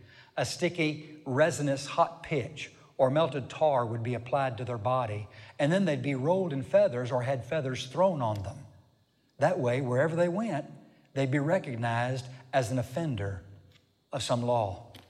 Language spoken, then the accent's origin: English; Texas, United States; Now, I was born and raised in Texas, so you can imagine what comes to my mind when I hear the word barbed.